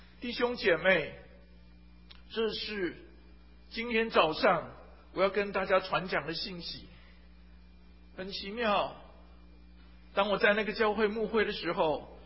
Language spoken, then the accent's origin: Chinese; Taiwan; 我自己从小在教会里面长大，我在台湾成长，我的教会是长老的教会。到我初中的时候，我开始渴慕追求认识主。高一的时候我重生得救